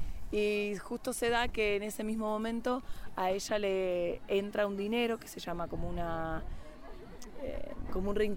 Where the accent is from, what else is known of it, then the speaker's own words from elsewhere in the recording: San Marcos Sierra, Córdoba, Argentina; vengo de Córdoba, la provincia de Córdoba, de un pueblo llamado San Marcos Sierra, del país de Argentina.